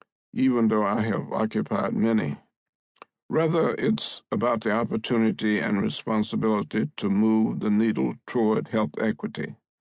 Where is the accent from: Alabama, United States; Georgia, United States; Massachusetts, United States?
Alabama, United States; especially those living under the laws of Jim Crow in the South, especially in Alabama, my home state.